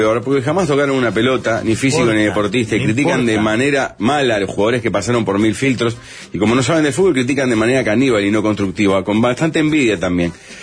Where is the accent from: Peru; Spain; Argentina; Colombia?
Peru; y soy peruano